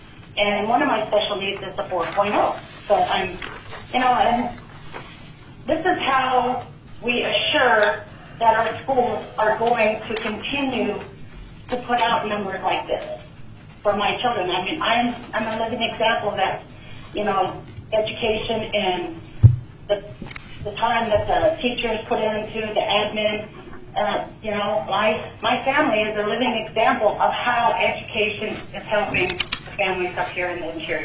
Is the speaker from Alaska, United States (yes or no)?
yes; Nenana, Alaska, United States; now in North Pole, United States; I'm from North Pole, originally from Nemana.